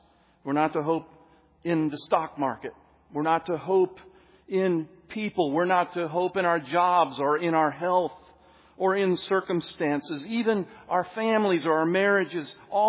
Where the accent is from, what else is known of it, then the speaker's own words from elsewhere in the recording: Camp Hill, Pennsylvania, United States; When I was a boy growing up in Camp Hill, Pennsylvania, right outside of Harrisburg, I lived next to a river.